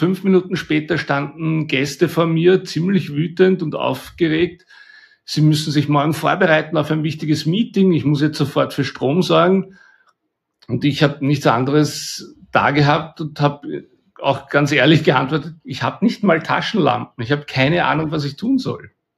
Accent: Austria; bei uns in Österreich

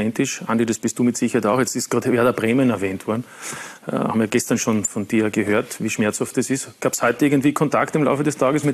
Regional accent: Austria; Ich habe gesagt, ich komme aus Österreich.

